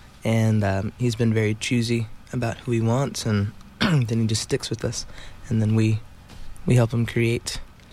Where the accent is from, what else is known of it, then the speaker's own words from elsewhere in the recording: Liverpool, North West England, United Kingdom; now in New York, United States; I'm from Liverpool.